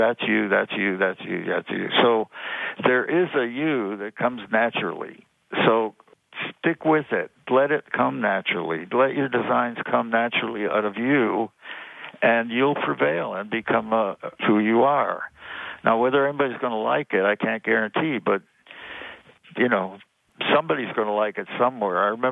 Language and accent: English; Canada; I grew up in Canada